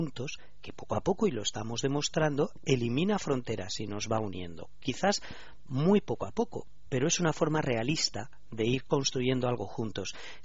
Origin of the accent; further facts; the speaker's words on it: Spain; yo como español puedo votar en las elecciones en España